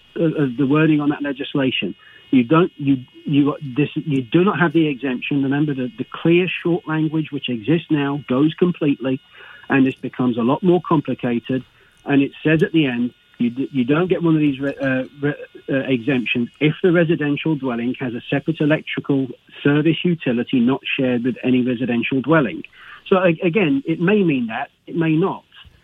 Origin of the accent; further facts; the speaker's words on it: England, United Kingdom; moved away as an adult; England originally. Mm-hmm. I've been here now 7 years, and I became a citizen last summer.